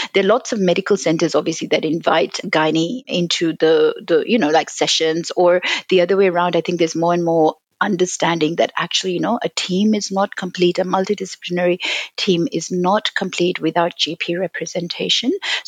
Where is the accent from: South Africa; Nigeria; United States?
Nigeria; also born or lived in Pakistan; like I grew up in Nigeria, also by birth I'm from Pakistan, and Hindi and Urdu are so similar, Punjabi, and you know, so you kind of almost become fluent at all of those.